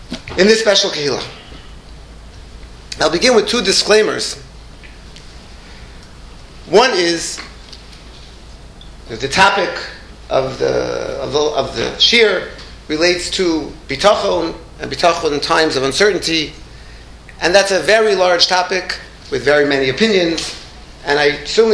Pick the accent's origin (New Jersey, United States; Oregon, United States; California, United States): New Jersey, United States; Teaneck; I grew up in Tinek, I go back to my parents still live here